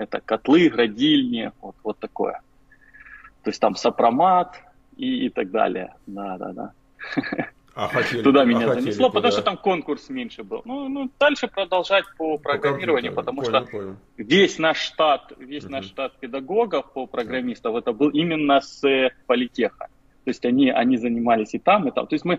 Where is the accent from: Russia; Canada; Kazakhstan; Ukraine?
Ukraine; Kharkiv, Kharkiv Oblast; now in United States; Мне 38 лет, я вообще из Харькова, и родился в Харькове, жил, учился, в общем, вся жизнь в Харькове.